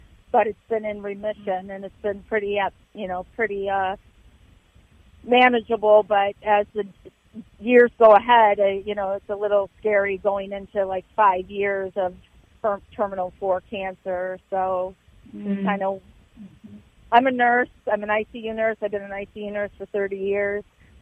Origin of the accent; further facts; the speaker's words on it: California, United States; I'm from California.